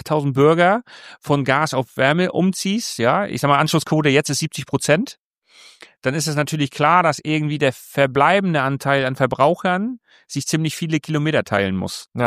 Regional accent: Schleswig-Holstein, Germany; Wir sind das ja als Schleswig-Holsteiner gewohnt

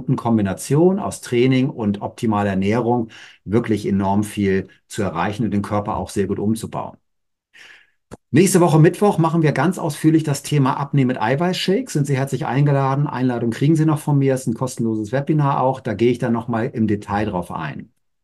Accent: Cologne, North Rhine-Westphalia, Germany; born there; so sagt man in meiner Geburtsstadt Köln.

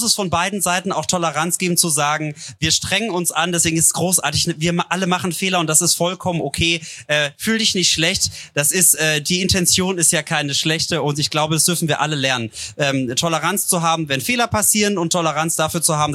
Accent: Cologne, North Rhine-Westphalia, Germany; im Herzen bin ich eine Kölsche Jung

